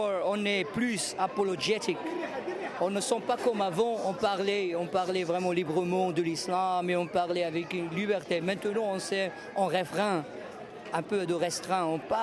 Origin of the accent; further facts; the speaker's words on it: United States; also born or lived in Morocco; je porte mon passeport avec moi et je le montre, je suis américain.